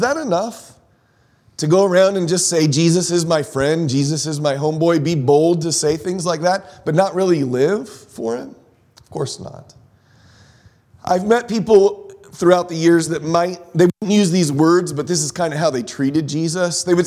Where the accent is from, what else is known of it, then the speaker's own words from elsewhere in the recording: San Diego, California, United States; if I go back to my earliest years, growing up in San Diego, California, it was rare for me to find kids that I went to school with that were believers